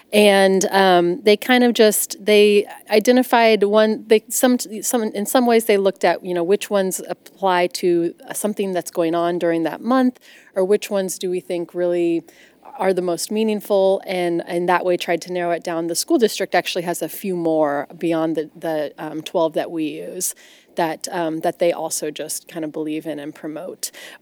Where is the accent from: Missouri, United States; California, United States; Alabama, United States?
Missouri, United States; Lee's Summit; I grew up in Lee Summit and graduated from Lee Summit High School in 2001. And then I moved away, went to college, moved to different locations, and was coming back.